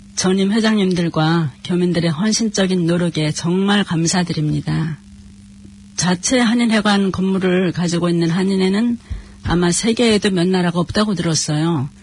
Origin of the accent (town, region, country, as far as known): South Korea; now in Auckland, New Zealand